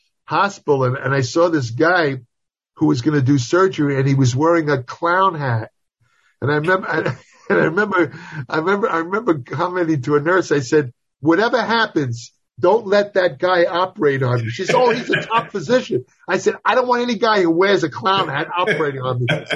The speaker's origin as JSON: {"language": "English", "town": "Brooklyn", "region": "New York", "country": "United States", "tie": "born or raised there", "said": "I grew up in Brooklyn, New York, where they had a lot of these tough guy types."}